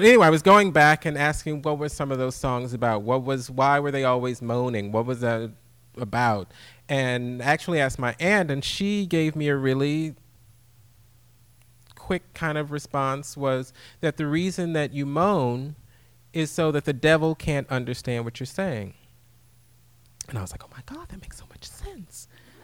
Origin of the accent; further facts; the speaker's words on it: Milwaukee, Wisconsin, United States; the reason I mentioned growing up in Milwaukee. Milwaukee's a very segregated city